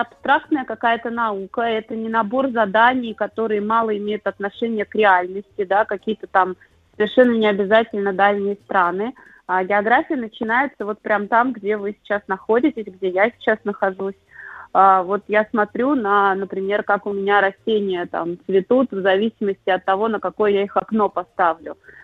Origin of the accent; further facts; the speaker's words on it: Kolomna, Moscow Oblast, Russia; Я выросла в Коломне, это небольшой город в Подмосковье, мы жили на окраине, и мы были лишены большого количества кружков московских, но зато у нас был рядом лес